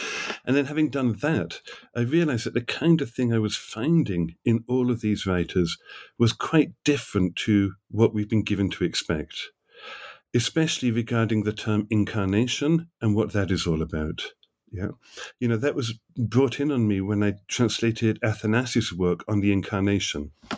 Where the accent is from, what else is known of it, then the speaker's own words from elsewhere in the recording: England, United Kingdom; moved away as an adult; also born or lived in United States; So I grew up in England, did my doctoral work in Oxford with Metropolitan Callistus